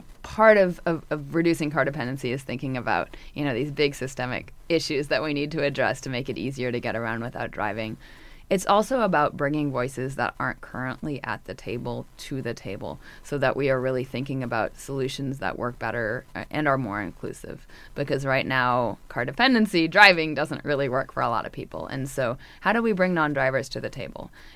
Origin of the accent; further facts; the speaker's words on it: Washington, United States; also born or lived in New York City; I grew up in Washington State and I live in Washington State now. But in between, I lived in New York City for many years and spent about a year here in Tucson